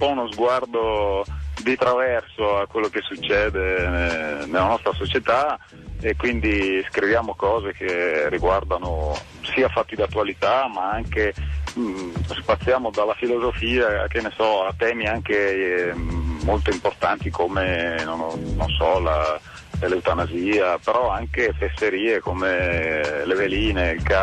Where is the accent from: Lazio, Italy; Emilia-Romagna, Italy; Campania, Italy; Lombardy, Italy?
Lazio, Italy; Vetralla; io sono di Vetralla